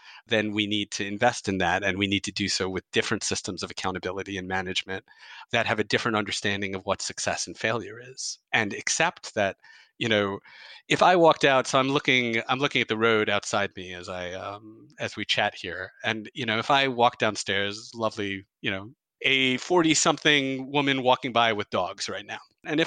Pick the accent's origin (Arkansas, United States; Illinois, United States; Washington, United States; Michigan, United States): Michigan, United States; Detroit; So I'm from Detroit, as I just mentioned, or just outside Detroit.